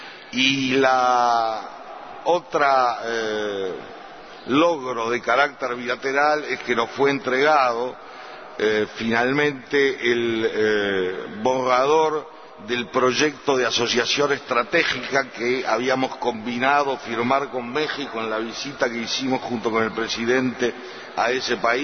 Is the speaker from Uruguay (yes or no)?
yes; Uruguay; Y surgió algo que a mí me llenó de orgullo, como uruguayo